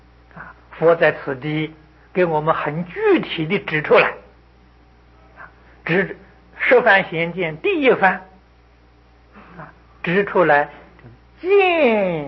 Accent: China; 这是我们中国人的想法，跟那些南传佛教大异其趣

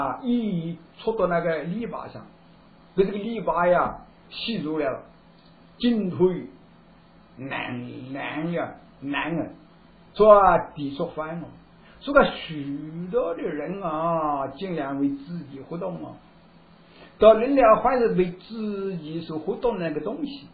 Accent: China; 我们中国人说啊，叫逐鹿，这个鹿啊，就是树林里面的那个鹿啊。

